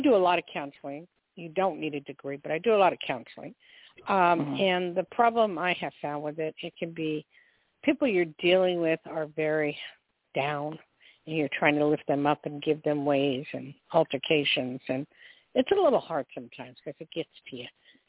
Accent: New Jersey, United States; I'm from Jersey, but I've never been there.

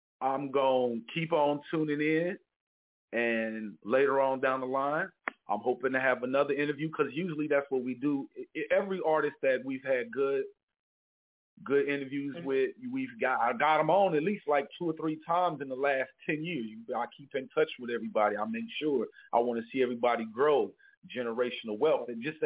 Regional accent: Kansas City, Missouri, United States; I am thankful for my hometown, Kansas City, motherfucking Missouri. I am very thankful for that city because if it wasn't for that, I wouldn't be the person that I am today.

